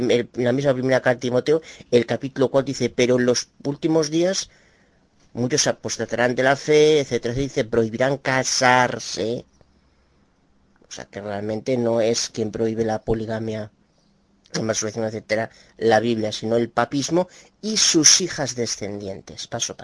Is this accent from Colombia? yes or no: no; Galicia, Spain; de Galicia, España